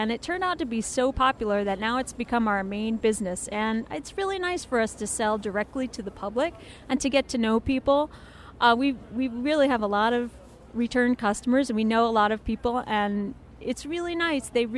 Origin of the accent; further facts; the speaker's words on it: Mattituck, New York, United States; We're from Matituck on the North Fork